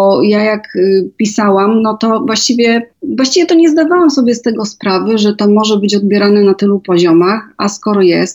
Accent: Galicia, Poland; Ja pochodzę z Galicji

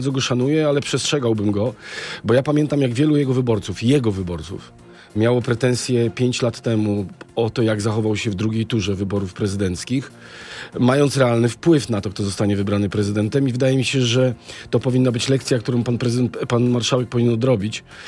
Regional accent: Szczecin, West Pomeranian Voivodeship, Poland; Ja pochodzę ze Szczecina

